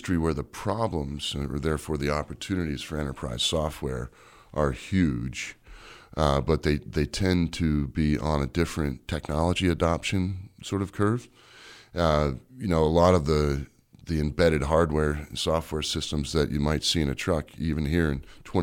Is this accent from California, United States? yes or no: no; Pennsylvania, United States; I come from Western Pennsylvania, and my uncle has a small trucking company, flatbeds.